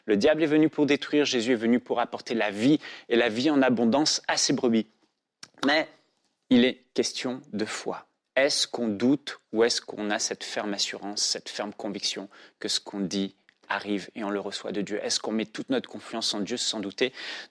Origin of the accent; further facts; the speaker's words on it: Réunion, France; Je viens de l'île de La Réunion, par exemple.